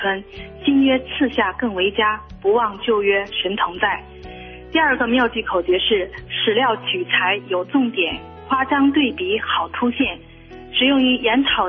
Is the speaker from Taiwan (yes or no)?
no; Heilongjiang, China; 我是黑龙江的